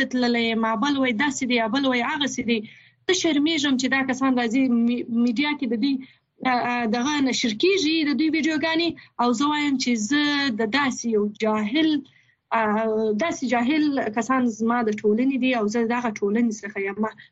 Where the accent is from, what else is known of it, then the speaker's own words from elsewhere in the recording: Afghanistan; ما افغانستان کې زه اوسېدلې یم او زه د افغانستان یم